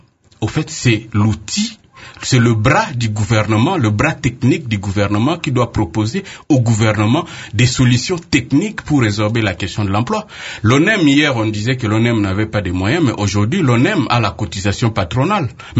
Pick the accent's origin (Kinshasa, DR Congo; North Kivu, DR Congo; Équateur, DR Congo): Équateur, DR Congo; Mbandaka; je viens de Mbandaka